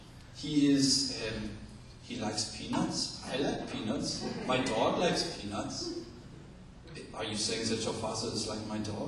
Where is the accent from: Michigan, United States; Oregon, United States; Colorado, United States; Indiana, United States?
Indiana, United States; So I'm from Indiana.